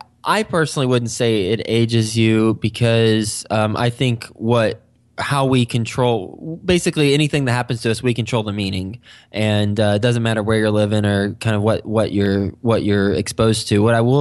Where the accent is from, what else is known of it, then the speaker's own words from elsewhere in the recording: Texas, United States; also born or lived in New York City; now in Cincinnati, United States; Well, I am from Texas. And I moved straight from Texas to New York City, was there for 10 years, and then about 2 months ago, I moved to Cincinnati.